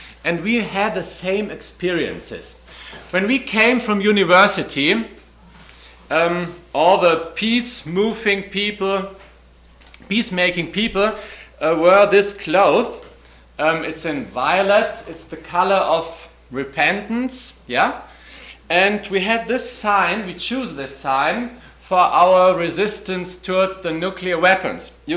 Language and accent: English; Germany; English is a second language; from West Germany.